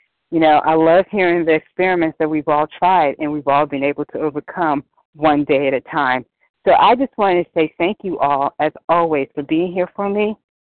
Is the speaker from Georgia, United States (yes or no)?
yes; Georgia, United States; I am from Georgia